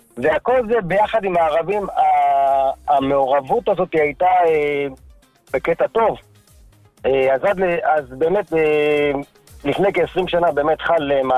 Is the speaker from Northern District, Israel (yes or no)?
no; Lod, Central District, Israel; אני יליד העיר לוד. בילדותי, כמובן, אתה יודע, זה הייתה עיר פשע